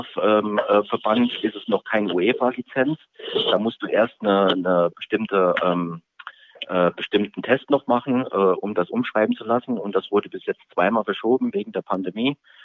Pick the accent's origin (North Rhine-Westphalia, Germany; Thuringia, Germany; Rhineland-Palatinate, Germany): Rhineland-Palatinate, Germany; Kaiserslautern; mein Vater ist Amerikaner, ich bin aber ursprünglich in Lautern geboren, in Kaiserslautern.